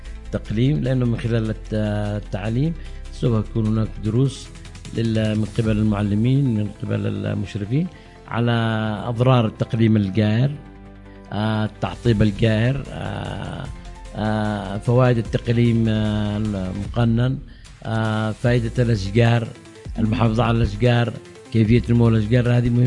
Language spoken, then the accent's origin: Arabic; Yemen